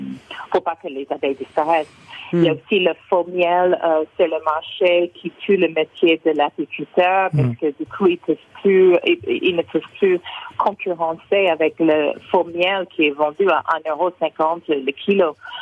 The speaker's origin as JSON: {"language": "French", "country": "United States", "second_language": "French", "said": "Moi, je suis américaine."}